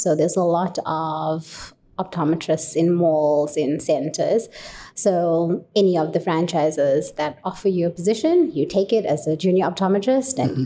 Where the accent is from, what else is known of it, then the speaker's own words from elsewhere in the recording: Durban, KwaZulu-Natal, South Africa; So optometry, I studied in Durban. I'm originally from Durban, KZN.